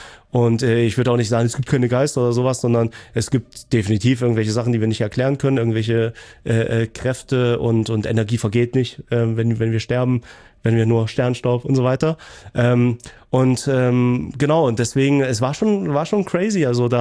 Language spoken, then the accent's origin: German; Remse, Saxony, Germany; ich komme ja aus Nähe Klauchau, aus Rems, ist ein ganz kleines Dorf.